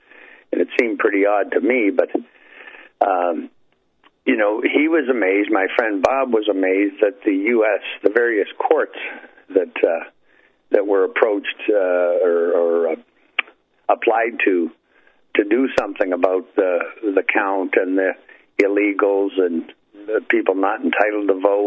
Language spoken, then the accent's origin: English; Canada; Again, I'm Canadian. I can't vote or have a say in any affairs in the U.S.